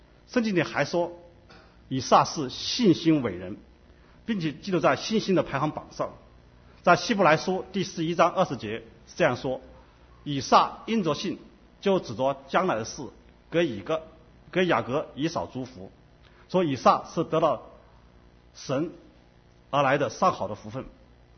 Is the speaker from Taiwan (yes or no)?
no; China; 说我们中国人能够忍受的冤仇是非常有限，往往是事不过三